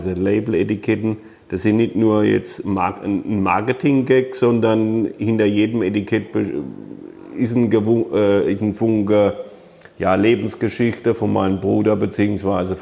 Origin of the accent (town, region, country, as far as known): Rhineland-Palatinate, Germany